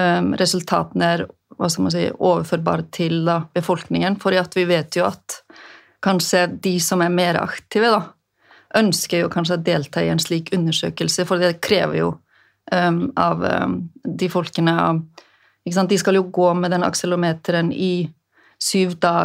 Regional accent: Westfjords, Iceland; Norwegian is a second language; now in Norway; Jeg vokste jo opp på Vestfjorden på Island, og høye fjell, og og vinter og lite annet å gjøre enn å være ute og leke da.

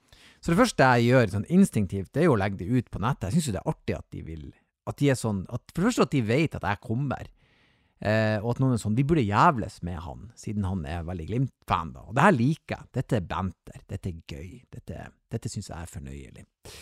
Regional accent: Nordland, Norway; Så humoren og fandivoldskheten i oss nordlendinger, den skinner gjennom etter en stund.

